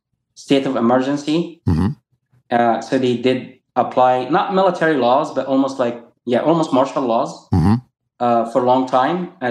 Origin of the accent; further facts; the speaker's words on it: Alexandria, Alexandria Governorate, Egypt; I was born in the early 70s. And during that time, there was still the war between Egypt and Israel. It was still ongoing.